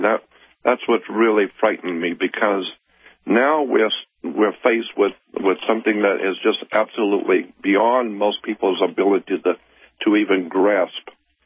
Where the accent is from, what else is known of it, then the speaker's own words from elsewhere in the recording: Florida, United States; moved away as an adult; now in Los Angeles, United States; Originally, I'm from the South and from Florida, and I ended up in Los Angeles back in 59.